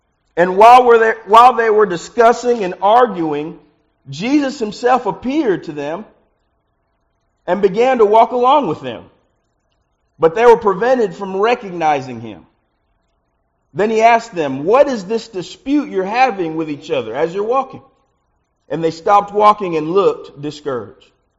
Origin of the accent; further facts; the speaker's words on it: Dallas-Fort Worth, Texas, United States; growing up in Dallas-Fort Worth, you know, we would journey around small towns in Louisiana, and it was a very different place to me